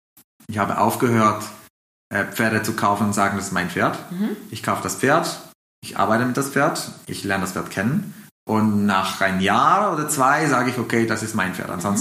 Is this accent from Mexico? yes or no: yes; Mexico; also born or lived in California, United States; Ich wurde in Kalifornien geboren, 1994, und habe dort aber nur 3 Jahre verbracht, bevor meine Eltern nach Mexiko gezogen sind, und bin dann dort richtig aufgewachsen.